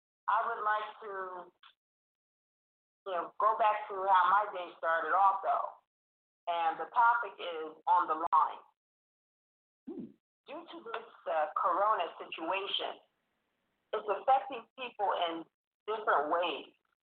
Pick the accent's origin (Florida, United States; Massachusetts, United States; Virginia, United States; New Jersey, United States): New Jersey, United States; Red Bank; now in Kuwait; At present, I'm in Kuwait, and I'm originally from Red Bank, New Jersey, in the United States of America.